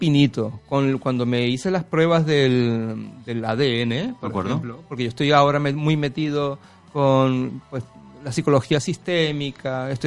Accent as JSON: {"language": "Spanish", "region": "Madeira", "country": "Portugal", "said": "porque soy de Portugal, porque soy de Madeira"}